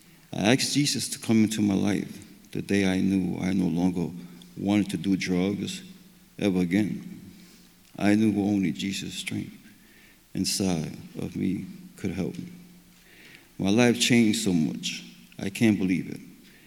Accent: Bronx, New York, United States; I've been attending Open Arms Church for about 8 months. I'm from the Bronx. I came from a good family.

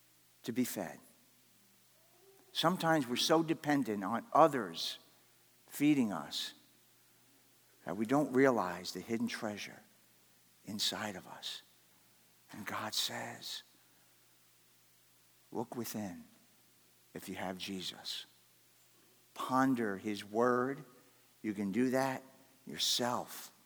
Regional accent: New York, United States; I'm from New York, so I'm bantering with her

